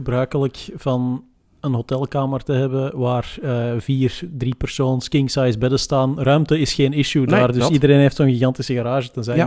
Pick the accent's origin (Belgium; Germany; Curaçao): Belgium; we hebben sowieso een vertekend beeld daarop, omdat, ja, als Belg, zeker in het verleden, was het zo